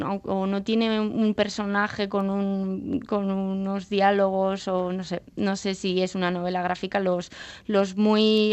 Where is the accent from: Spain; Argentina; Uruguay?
Spain; first language Basque; yo quería publicarlo en euskera también porque es mi lengua materna